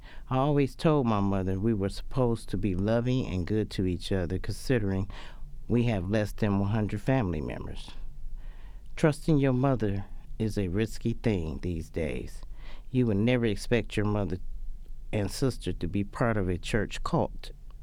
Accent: Detroit, Michigan, United States; Growing up in Detroit, my mother always told me how my father was abusive to her.

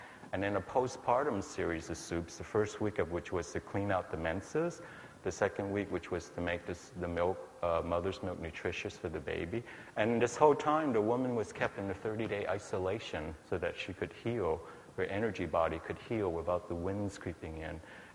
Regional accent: San Francisco, California, United States; my very interesting life growing up in San Francisco

